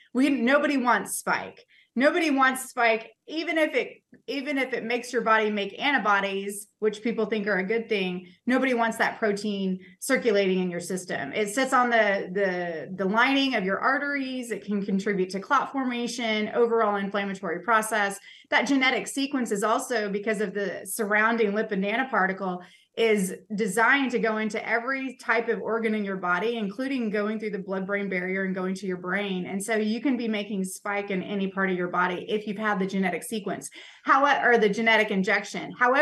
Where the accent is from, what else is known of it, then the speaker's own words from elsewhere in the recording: Oklahoma, United States; now in Missouri, United States; And I am only in Missouri now. I grew up in Oklahoma, but now I'm all Missouri.